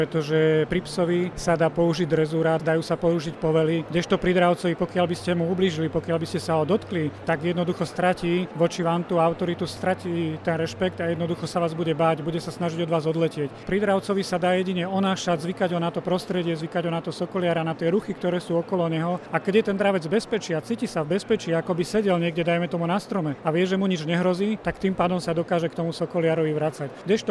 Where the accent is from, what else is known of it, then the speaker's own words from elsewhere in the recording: Bojnice, Trenčín Region, Slovakia; ako robili prvé vystúpenie u nás v Bojniciach na starom amfiteátri v roku 1993